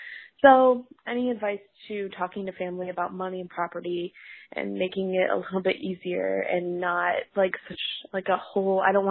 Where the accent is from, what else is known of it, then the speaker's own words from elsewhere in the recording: Ohio, United States; now in Chicago, United States; I'm 26. I live in Chicago. I'm from Ohio originally. My family's still there.